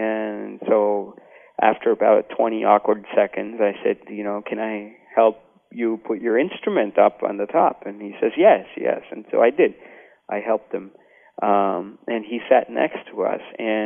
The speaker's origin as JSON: {"language": "English", "town": "Ahmedabad", "region": "Gujarat", "country": "India", "tie": "born there", "said": "You know, we're a middle-class family in India. I was born in Ahmedabad, which is where Gandhi, for the large part, was settled in."}